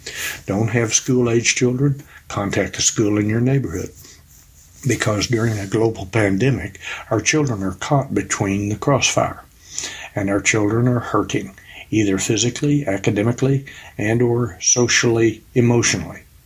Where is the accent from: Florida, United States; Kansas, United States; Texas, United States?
Texas, United States; Fort Worth; now in Midland, United States; I am not native to Midland, but married a native Midlander, and I love this town. Born and raised in Fort Worth, Midland instantly stole my heart with its hometown feel.